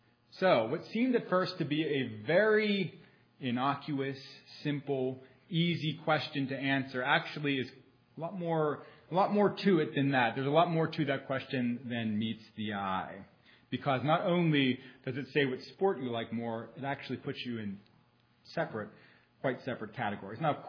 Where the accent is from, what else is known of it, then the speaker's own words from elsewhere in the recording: Pittsburgh, Pennsylvania, United States; Growing up in Pittsburgh, I often heard the question posed to me, "Are you a Steelers fan or a Pirates fan?"